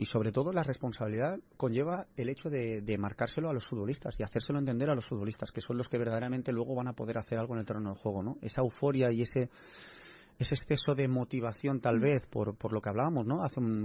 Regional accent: Balearic Islands, Spain; Y evidentemente jugar en el equipo de mi tierra, como es el Mallorca, pues quieras o no quieras, pues es una sensación diferente, ¿no?

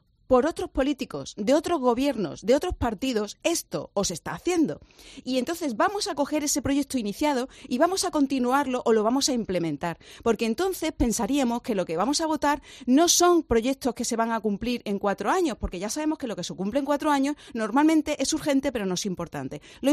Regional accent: Andalusia, Spain; yo como andaluza opino

